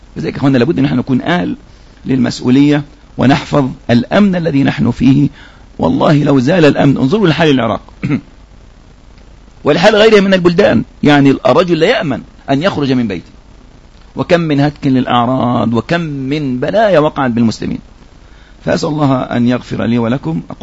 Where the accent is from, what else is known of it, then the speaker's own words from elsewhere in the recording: Egypt; وخاصة بلادنا مصر، هذه مستهدفة